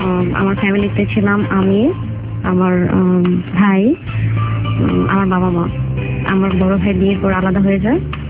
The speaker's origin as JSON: {"language": "Bangla", "town": "Dhaka", "region": "Dhaka Division", "country": "Bangladesh", "tie": "born there", "said": "আমার জন্ম ঢাকা।"}